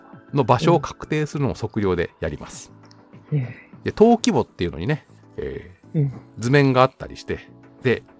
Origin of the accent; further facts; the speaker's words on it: Gunma, Japan; うちの実家群馬県とかは